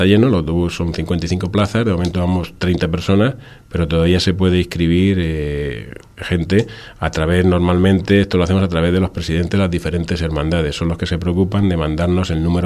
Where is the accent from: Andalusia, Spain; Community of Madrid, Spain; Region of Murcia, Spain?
Region of Murcia, Spain; Jumilla; solo utilizamos nuestras sillas los que somos de Jumilla